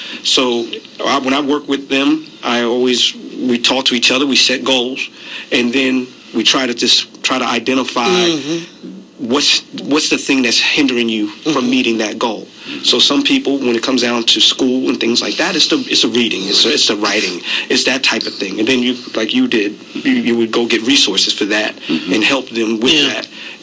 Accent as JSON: {"language": "English", "town": "Union", "region": "New Jersey", "country": "United States", "tie": "born or raised there", "said": "I grew up in New Jersey. And I grew up in a town called Union, New Jersey."}